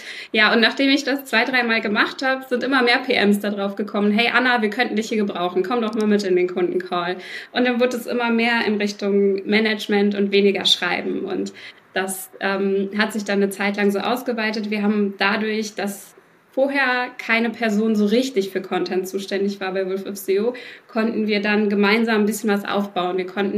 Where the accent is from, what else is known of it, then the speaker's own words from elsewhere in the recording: North Rhine-Westphalia, Germany; ich komme aus Nordrhein-Westfalen.